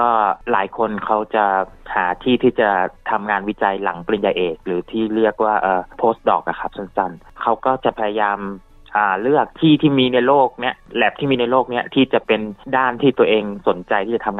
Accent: Nonthaburi, Thailand; also born or lived in Ayutthaya; เกิดที่อยุธยาครับแต่ว่าพ่อแม่ก็ย้ายมาอยู่ที่จังหวัดนนทบุรี

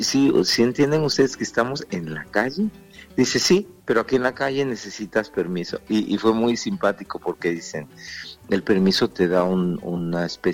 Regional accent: Mexico; now in Australia; y yo soy mexicano

